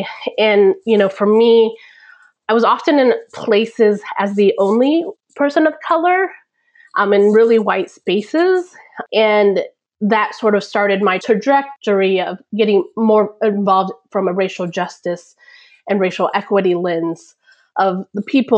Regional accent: Texas, United States; also born or lived in Venezuela; You know, I grew up in Texas. I was born in Venezuela, came to the U.S. around 3, and I come from an immigrant background.

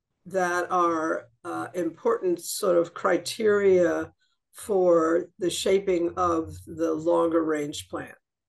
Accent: Bronx, New York, United States; to me as a New Yorker who grew up with a whole lot more built environment than natural environment. Although there was a neighborhood park near where I grew up. It was called Franz Siegel Park in the Bronx.

